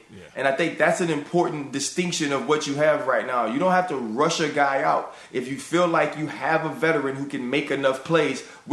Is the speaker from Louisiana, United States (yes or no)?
yes; New Orleans, Louisiana, United States; this is my hometown team, and that's the New Orleans Saints.